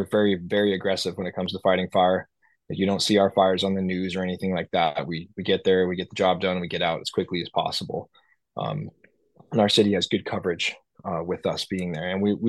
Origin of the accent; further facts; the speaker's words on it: Melbourne, Victoria, Australia; like I said, I grew up in Melbourne and got to see them a lot, like just, as a kid